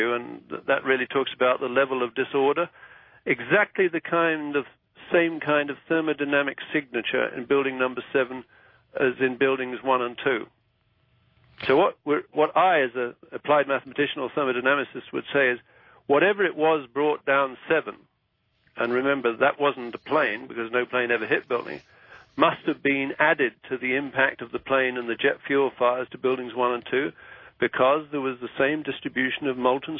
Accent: United Kingdom; Now, I consider myself, well, I am British.

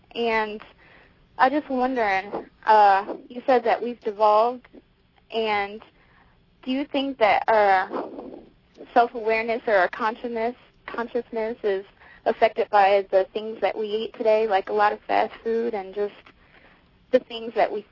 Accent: Peoria, Illinois, United States; I'm from Peoria.

